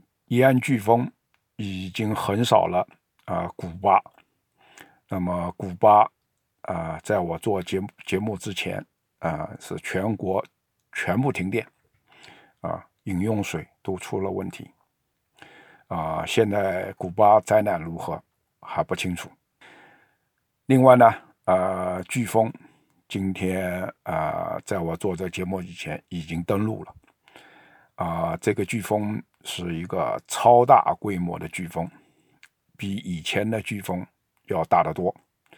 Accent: China; 我们中国人的媒体与美国这种北美加拿大美国这种民主国家的这个媒体的实力差的10万8千里

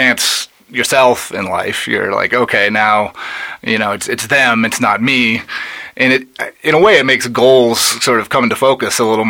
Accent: Denver, Colorado, United States; I mean, I've lived in and around Denver my whole life.

